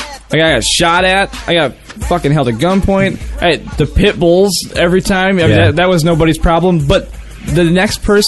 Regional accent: Harper Woods, Michigan, United States; I grew up in Harper Woods, man. I lived there. I lived on Elkhart for the longest time.

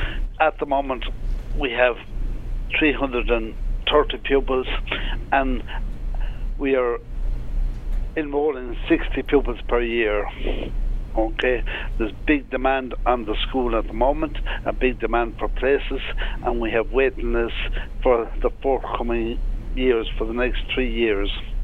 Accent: Ardmullan Curraboy, Connacht, Ireland; I was brought up in County Roscommon in a place called Ardmullan Curraboy. It's about 8 miles from Athlone, and I went to a two-teacher school there.

